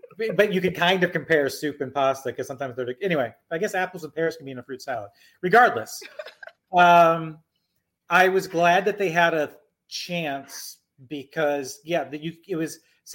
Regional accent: Midwest, United States; I almost said specialty sodas, and I had to pivot because I'm from the Midwest.

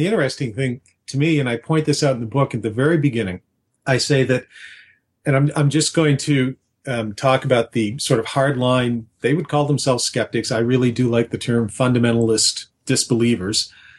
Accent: Canada; Being a Canadian, I don't have very many friends who are conservative Republicans

